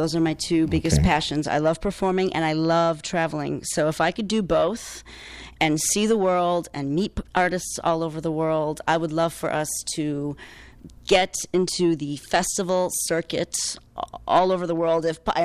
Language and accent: English; Chicago, Illinois, United States; also born or lived in California; Quickly about my background. I was born and raised in Chicago. I've spent pretty much every summer in Poland when I was a child to make sure that I knew my roots and my language.